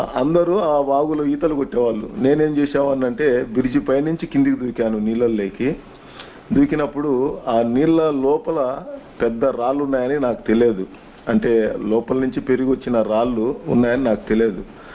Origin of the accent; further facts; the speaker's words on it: Gollapalle, Andhra Pradesh, India; సరే, మా యొక్క సొంత గ్రామము మా నాన్నది గొల్లపల్లె, త్రిప్రాంతకం మండలం. అదే మండలంలోనే మా అమ్మది ఎలంపల్లి, అంటే పక్కన పక్కన గ్రామాలే.